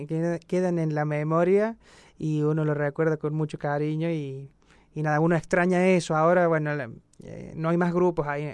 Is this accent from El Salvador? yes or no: no; Córdoba, Argentina; siempre acá en Córdoba. Nací acá en Córdoba, en el sanatorio Allende, y bueno, nada, mi familia siempre fue de ir a misa, siempre estuvo la fe presente en mi casa